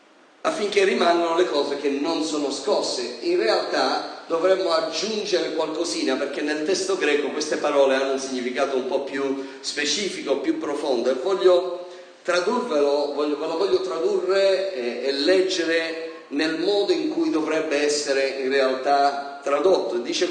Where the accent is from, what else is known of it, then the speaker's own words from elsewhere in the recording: Sicily, Italy; Poi sono siciliano, quindi sono abbastanza focoso io quando uso certe espressioni colorite.